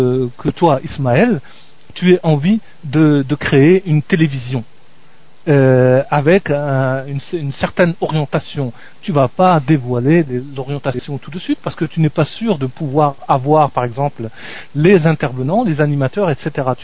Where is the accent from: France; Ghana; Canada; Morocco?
Morocco; Casablanca; born there; Tu sais que moi, je suis né à Casablanca. Je suis né au Maroc.